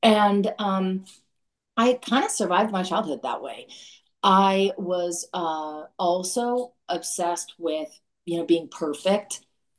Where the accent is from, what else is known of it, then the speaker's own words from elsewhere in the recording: Los Angeles, California, United States; now in Fairhope, United States; But I'm from Los Angeles, actually. That's where I was born and raised and went to college and got married and had babies and the whole bit.